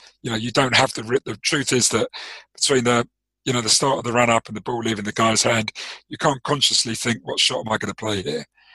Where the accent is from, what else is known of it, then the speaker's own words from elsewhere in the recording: South Africa; I suppose you're a cricket guy like me. Yes. Being South African, yep.